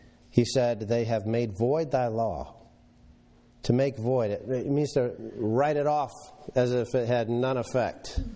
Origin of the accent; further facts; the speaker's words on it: Minnesota, United States; I remember I grew up in Minnesota, and we would go on a yearly camping trip up to the North Shore.